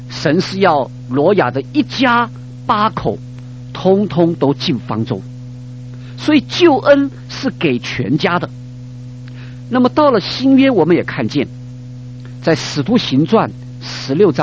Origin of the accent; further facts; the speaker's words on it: China; 你看我们中国人有的时候我们觉得我们很谦虚，我们甚至不愿意来称赞我们自己的孩子